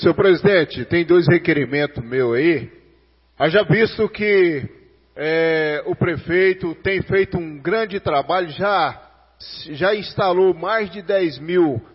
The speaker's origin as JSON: {"language": "Portuguese", "country": "Brazil", "tie": "born or raised there", "said": "daquela comunidade ali do bairro Jardim América, onde eu nasci, onde eu cresci e tenho família ali e amigos, muitos amigos."}